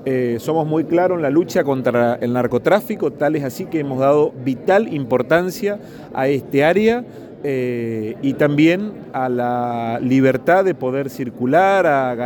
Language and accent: Spanish; Chaco, Argentina; que somos todos los chaqueños